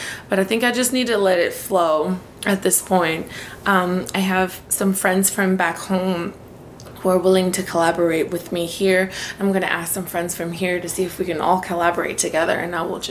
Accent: Madagascar; So since I'm from Madagascar, and I haven't released a new record over there in a little while

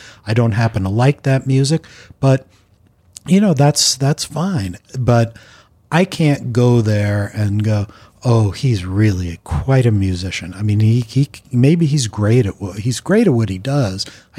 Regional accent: Long Island, New York, United States; I grew up in Long Island, and so did

